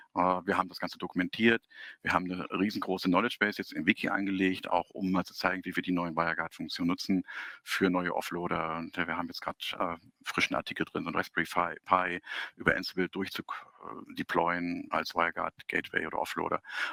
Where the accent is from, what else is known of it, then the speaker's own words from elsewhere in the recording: Hamburg, Germany; Ich bin auch Hamburger und freue mich, dass ich das in München machen darf.